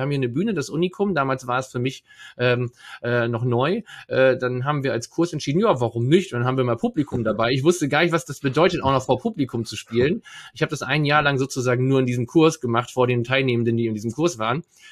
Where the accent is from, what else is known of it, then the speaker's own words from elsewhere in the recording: Leer, Lower Saxony, Germany; in meinem Umfeld hier um Oldenburg herum, in Leer, meiner Heimatstadt